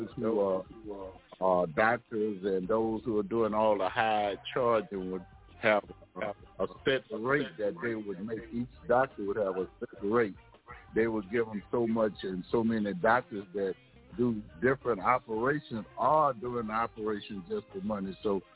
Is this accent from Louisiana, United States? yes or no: yes; Louisiana, United States; I know a lot of you guys are from Mobile, Alabama. I'm from Louisiana. And we have the hurricane.